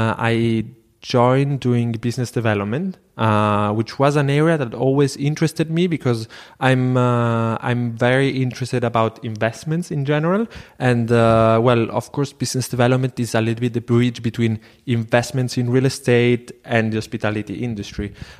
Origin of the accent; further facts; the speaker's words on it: Rome, Lazio, Italy; moved away as an adult; also born or lived in Veneto; I grew up in Rome with my mom, so I've always been in between Rome and the northern part of Italy. And then from Rome, where I ended my high school, journey, I went to Spain directly.